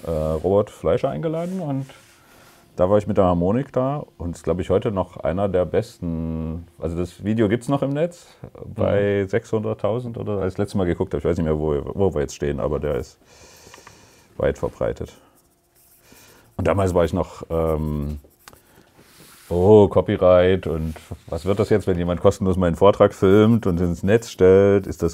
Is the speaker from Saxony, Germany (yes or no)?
yes; Dresden, Saxony, Germany; Ich bin ja auf dem Weißen Hirsch aufgewachsen. In Dresden, das ist ein Stadtteil